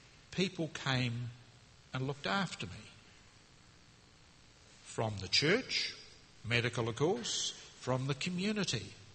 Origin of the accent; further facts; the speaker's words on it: New Zealand; And being a Kiwi, you're supposed to know all about sheep